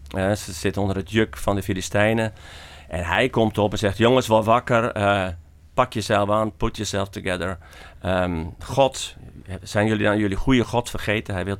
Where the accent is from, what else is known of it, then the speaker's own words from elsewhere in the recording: Tzummarum, Friesland, Netherlands; born there; now in Haarlem, Netherlands; Ik ben geboren in Tjumarum, hier dichtbij eigenlijk.